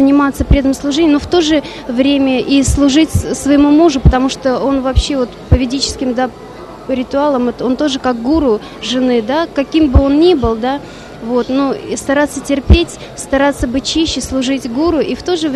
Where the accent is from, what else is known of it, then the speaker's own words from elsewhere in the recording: Yalta, Crimea, Ukraine; мы из Ялты сами, да, вот в Ялте пришли в сознание Кришны